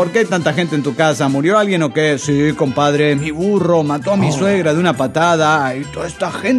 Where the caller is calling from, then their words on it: Monterrey, Nuevo León, Mexico; Monterrey, Nuevo León, México.